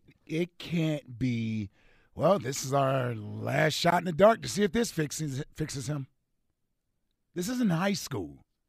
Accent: Midwest, United States; So my point, and I'm from the Midwest.

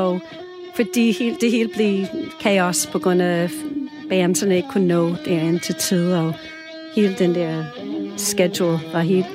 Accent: New York, United States; Danish is a second language; vi boede cirka 1,5 til 2 timer væk fra Woodstock i New York State, hvor jeg voksede op

